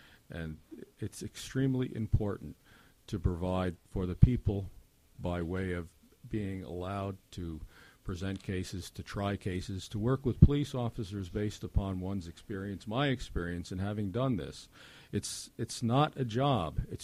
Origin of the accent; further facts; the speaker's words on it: United States; And in fact, I grew up in Columbia County. I love Columbia County. I, in fact, live in the same town, live in the same house in which I grew up, like you, Holly.